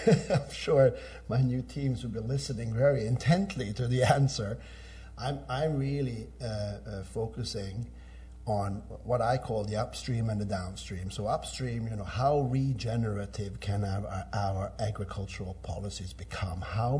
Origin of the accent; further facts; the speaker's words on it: Norway; I was born and raised in Norway, which is an incredibly equitable society where, you know, men, women, and incomes are not determinants of your status as a human being.